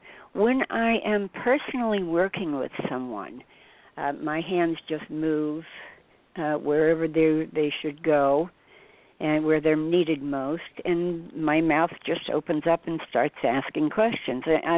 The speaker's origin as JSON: {"language": "English", "region": "Bible Belt", "country": "United States", "tie": "born or raised there", "said": "I came from an opposite direction. I grew up in the Bible Belt, in which supposedly all the miracles stopped at the end of the Bible"}